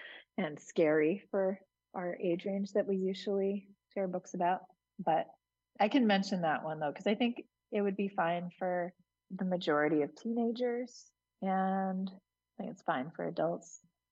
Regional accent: Hudson, New York, United States; I'm the director of the Hudson Area Library, and I'm from Hudson.

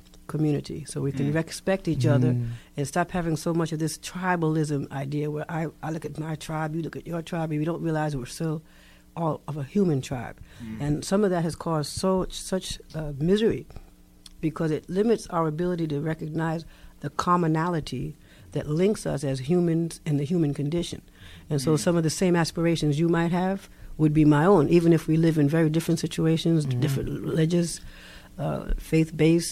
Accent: New Rochelle, New York, United States; born there; I was actually born in New Rochelle, New York.

